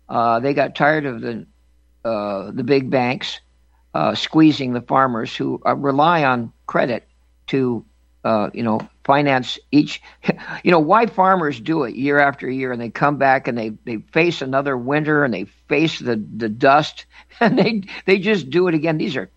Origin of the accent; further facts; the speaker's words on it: New York, United States; born there; now in Nebraska, United States; I was born in New York, Frank. My parents were Nebraskans while my dad was at school at Pratt Institute in Brooklyn.